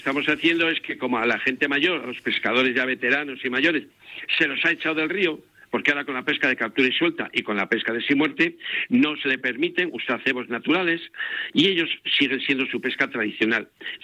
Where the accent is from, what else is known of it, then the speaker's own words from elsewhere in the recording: León, Castile and León, Spain; se crearon en León, en mi tierra